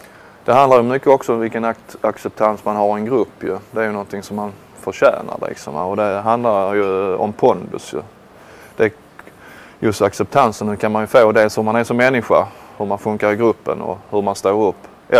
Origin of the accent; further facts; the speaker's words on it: Bjärred, Skåne, Sweden; jag växte upp i Bjärred, det är ett litet samhälle norr om Malmö